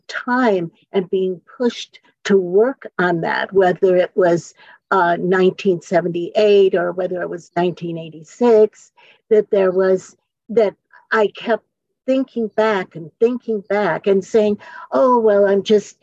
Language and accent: English; Michigan, United States; moved away as an adult; also born or lived in Texas; now in San Francisco, United States; Well, 1978 was the year that I went from Michigan, where I had grown up. Even though I was born in Texas, I grew up in Michigan. And I moved after I graduated from college to San Francisco.